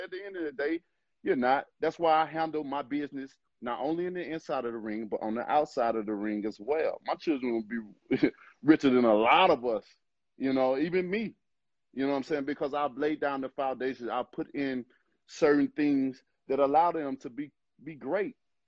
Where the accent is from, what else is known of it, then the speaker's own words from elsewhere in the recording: Alabama, United States; I got thick skin. I've been raised. I'm from Alabama, baby.